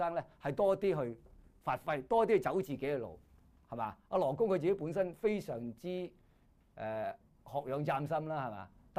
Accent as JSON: {"language": "Cantonese", "country": "China", "said": "尤其是我哋中國人，我哋中國人咧好多時係咩啊？係崇尚如來藏嘅思想嘅"}